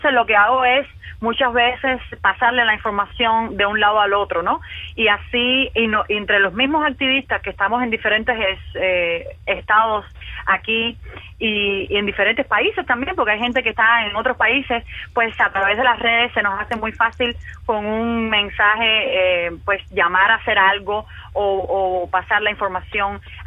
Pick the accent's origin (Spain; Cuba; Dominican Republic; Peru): Cuba; moved away; Cuando salí de Cuba